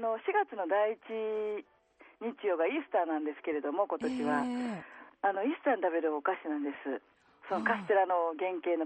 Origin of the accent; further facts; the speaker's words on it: Kyoto, Japan; 私京都出身なので、あの今日うちから取り寄せてやってます。